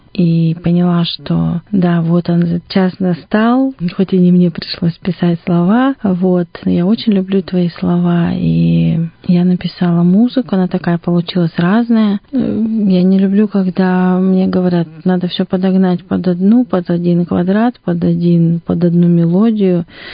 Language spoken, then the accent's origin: Russian; Irkutsk, Irkutsk Oblast, Russia; now in Moscow, Russia; Долгое время я прожила в Москве, да, 23 года уже, но 25 лет все-таки я родилась и выросла в Иркутске.